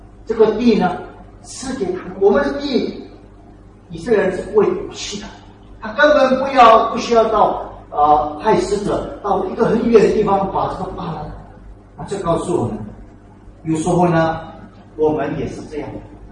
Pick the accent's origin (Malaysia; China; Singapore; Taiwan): Singapore; 这个是我们新加坡人常常的问题